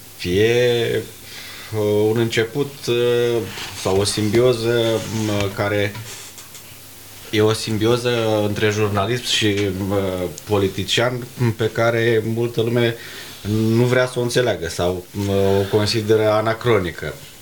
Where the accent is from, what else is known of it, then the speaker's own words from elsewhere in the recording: Plopeni, Suceava County, Romania; Primii 8 ani am făcut la satul meu natal, la Plopeni.